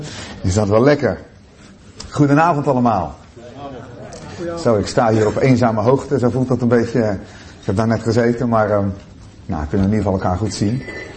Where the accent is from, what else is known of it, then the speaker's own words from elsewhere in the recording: Zeeland, Netherlands; Ik ben afkomstig uit Zeeland. Daar heb ik eigenlijk heel mijn jeugd gewoond. En ben daar op mijn 19e ook tot geloof gekomen in de Heer Jezus. Ben kerkelijk opgevoed door ouders die... mij lief hadden en het woord van God lief hadden.